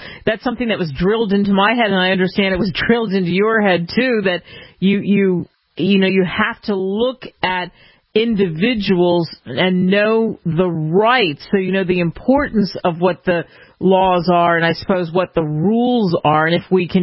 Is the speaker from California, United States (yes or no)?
no; Philadelphia, Pennsylvania, United States; I had family, you know, I'm from Philadelphia.